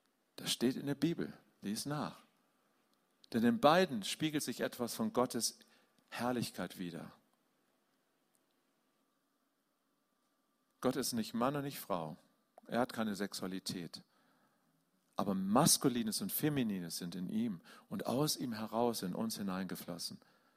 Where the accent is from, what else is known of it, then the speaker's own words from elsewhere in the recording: Germany; Und das sage ich als Deutscher.